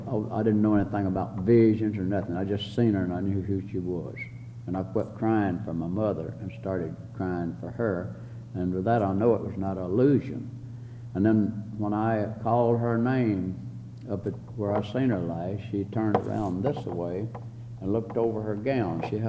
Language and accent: English; Valley Head, Alabama, United States; I was born there in Alabama, and after I stayed on the farm a good while with my father and mother and farm